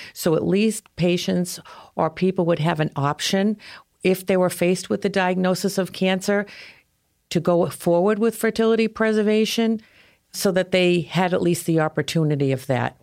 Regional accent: Boston, Massachusetts, United States; from Boston, Mass.

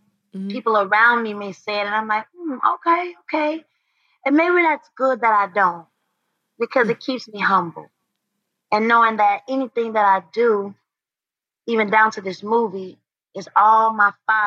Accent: High Point, North Carolina, United States; I'm from High Point, North Carolina. This was my first time being in front of cameras.

